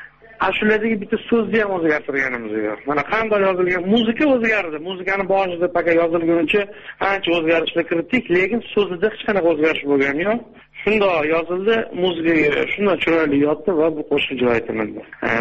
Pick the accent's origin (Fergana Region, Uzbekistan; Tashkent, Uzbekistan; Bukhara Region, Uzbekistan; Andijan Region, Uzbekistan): Tashkent, Uzbekistan; Endi men mana shu diyorda katta bo'lganman. Shuning uchun men Toshkent shahri haligi non shahrida bekor etilmaydi.